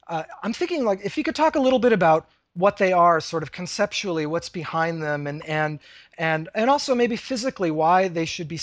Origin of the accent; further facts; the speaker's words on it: Pennsylvania, United States; I grew up in Pennsylvania, not really close to Boston at all.